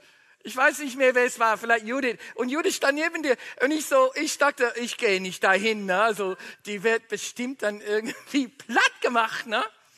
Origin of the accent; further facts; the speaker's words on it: Krefeld, North Rhine-Westphalia, Germany; ah, ich komme aus Krefeld.